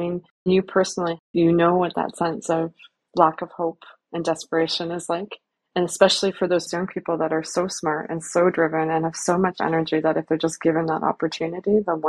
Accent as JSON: {"language": "English", "country": "Canada", "said": "as a Canadian woman, I have, you know, every opportunity to me."}